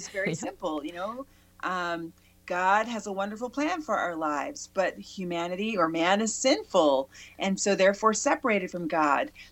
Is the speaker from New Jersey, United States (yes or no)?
yes; Cape May, New Jersey, United States; 15 minutes from my house where I grew up in Cape May